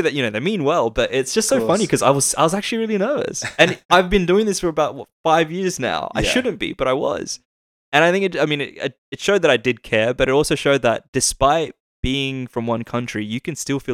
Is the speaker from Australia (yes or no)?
yes; Australia; my background is, I'm from Australia.